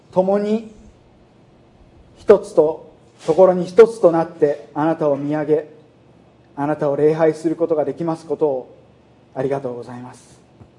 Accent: Philippines; accent: Kansai; フィリピンで育ってますけど、関西弁と英語のバイリンガルなんですね。

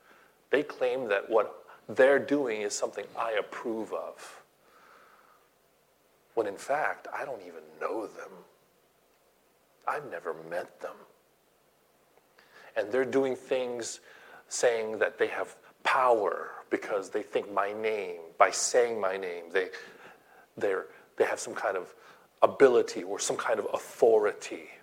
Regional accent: Los Angeles, California, United States; In fact, I'm from Los Angeles.

